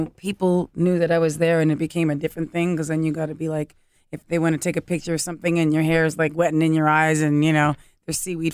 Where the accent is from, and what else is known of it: New York, United States; born or raised there